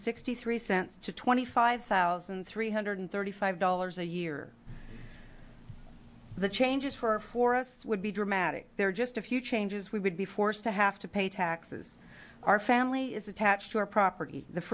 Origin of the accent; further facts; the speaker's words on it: United States; I'm from the South Benton County.